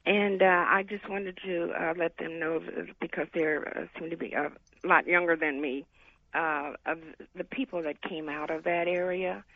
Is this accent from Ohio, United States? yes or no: yes; Columbus, Ohio, United States; And I grew up in Poindexter Village, which is on Champion Avenue, right across from Union Grove Baptist Church there.